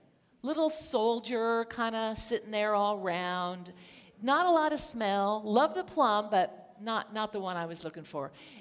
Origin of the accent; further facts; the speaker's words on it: Hayward, California, United States; I grew up in the East Bay in Hayward, which is a fairly blue-collar community in the East Bay of the San Francisco Bay.